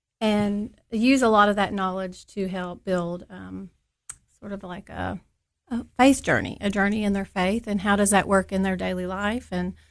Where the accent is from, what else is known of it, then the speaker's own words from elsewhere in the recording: Tennessee, United States; I'm from Pickett County. My dad is originally from Pickett County, more like Moodyville area.